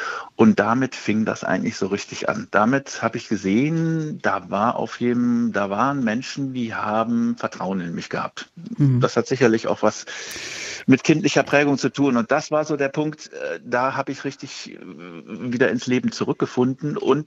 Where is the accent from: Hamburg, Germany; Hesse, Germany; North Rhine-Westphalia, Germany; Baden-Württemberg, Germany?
North Rhine-Westphalia, Germany; Cologne; now in Berlin, Germany; Bin aus Köln weggegangen, bin nach Berlin gekommen und muss sagen, also Berlin wollte ich früher nie hin und es ist einfach eine geniale Stadt.